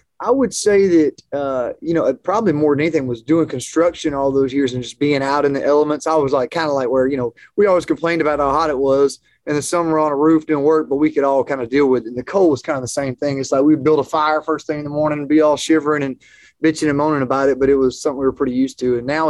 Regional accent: Jacksonville, Alabama, United States; It was kind of like a dream growing up to be able to play football at Jacksonville. So that was my hometown school. But as far as like in Alabama, you have to be an Alabama or an Auburn fan.

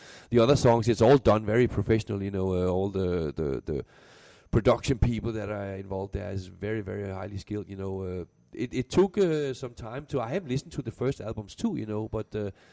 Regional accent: Denmark; accent: Danish; English is a second language; I'm keeping my original Danish accent.

